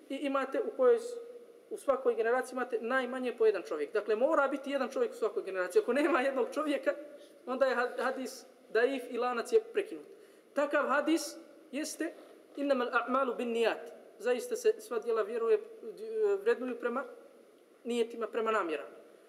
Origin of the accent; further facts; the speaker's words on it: Sjenica, Serbia; kod nas u Sjenicu abdest može ponekad da se uzima samo antifrizom.